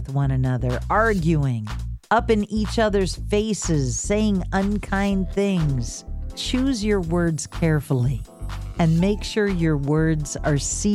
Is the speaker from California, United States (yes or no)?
no; Reedsport, Oregon, United States; I grew up on the Southern Oregon coast.